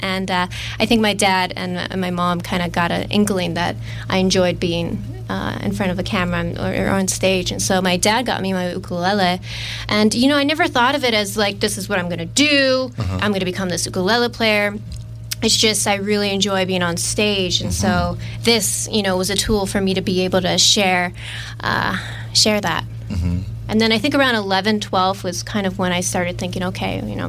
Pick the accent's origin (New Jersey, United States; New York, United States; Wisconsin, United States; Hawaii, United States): Hawaii, United States; Well, I'm born and raised from Oahu, Hawaii, and everyone pretty much has an ukulele.